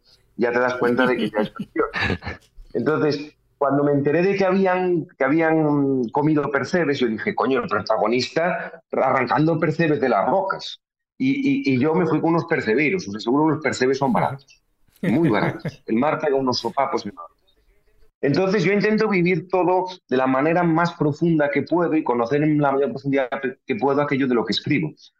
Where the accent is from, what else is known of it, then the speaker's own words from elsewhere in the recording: Galicia, Spain; yo tenía el concepto, como muchos gallegos, de que el marisco no era apreciado hasta una cuestión de mediados del siglo XX.